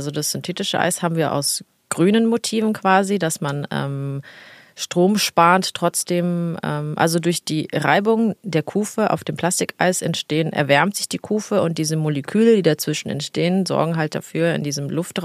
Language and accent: German; Italy; Also als Italienerin ist das so...